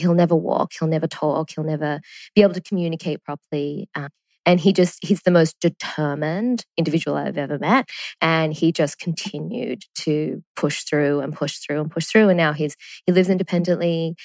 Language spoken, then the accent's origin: English; Sydney, New South Wales, Australia; So both my parents are Australian and we grew up in the Northern Beaches in Sydney. Lived there. Yeah, my brother and I lived there or have lived there our whole lives.